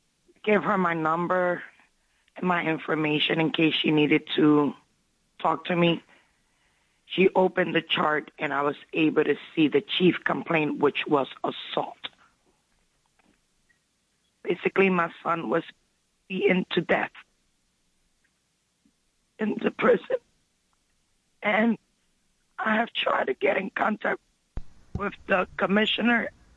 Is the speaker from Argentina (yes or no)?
no; Puerto Rico; now in Philadelphia, United States; Yes, we're from, well, I'm from Puerto Rico, but I came to Philadelphia 33 years ago. So we live in North Philadelphia.